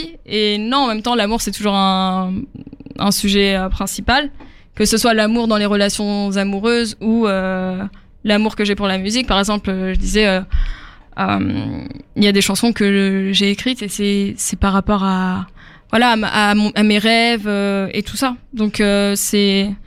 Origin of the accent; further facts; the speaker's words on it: France; ils savaient même pas que j'étais française